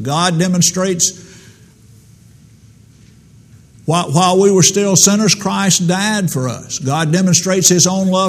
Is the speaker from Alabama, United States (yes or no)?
no; Centerville, Tennessee, United States; When I was growing up in the Ship's Bend congregation 3 miles out of Centerville, Tennessee